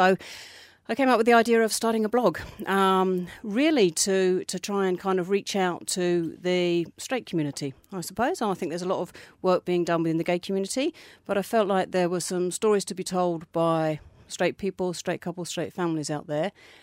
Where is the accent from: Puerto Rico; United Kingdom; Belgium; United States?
United Kingdom; England; I'm English originally. I mean, we've both been here for sort of 20-odd years now.